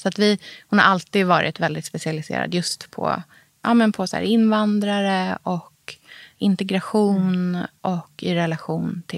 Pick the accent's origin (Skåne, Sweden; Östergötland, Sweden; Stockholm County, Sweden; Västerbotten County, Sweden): Östergötland, Sweden; Norrköping; om man jämför med det livet som jag hade hemma i Norrköping, var ju jätteannorlunda.